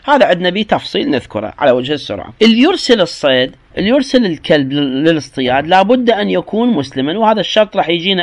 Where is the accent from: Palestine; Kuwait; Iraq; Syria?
Iraq; عندنا في العراق ما تذبح المرأة دجاجة ولا شات